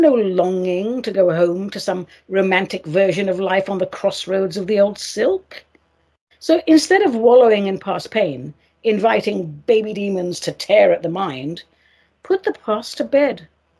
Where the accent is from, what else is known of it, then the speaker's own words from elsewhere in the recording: London, United Kingdom; moved away as an adult; also born or lived in Cyprus; now in United States; I was born in Cyprus. I lived the first 30 years of my life in the UK because I'm a London girl, innit? And now I'm a citizen of the United States